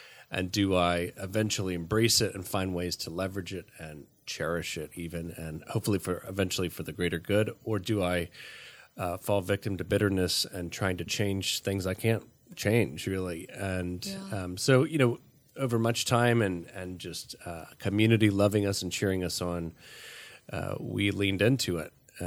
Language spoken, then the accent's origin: English; the South, United States; moved away as an adult; now in California, United States; That was part of why we moved from the South, where we're both from, to California about 15 years ago.